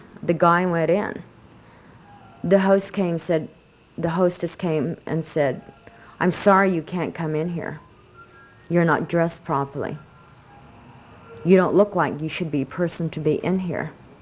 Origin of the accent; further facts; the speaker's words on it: Kayenta, Arizona, United States; now in Berkeley, United States